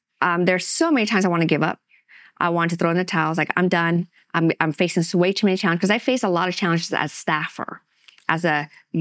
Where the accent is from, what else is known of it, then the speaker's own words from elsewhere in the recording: San Bernardino, California, United States; English is a second language; also born or lived in San Diego; And I was born in San Diego in 1982. And a family friend of ours said, you need to get out of this really bad part of San Diego and move to San Bernardino. We didn't speak English